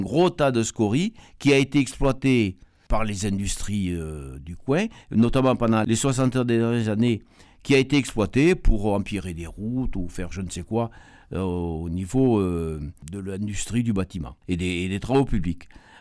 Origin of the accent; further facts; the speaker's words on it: Auvergne-Rhône-Alpes, France; On ne s'était pas rendu compte qu'on avait des volcans chez nous, en Auvergne.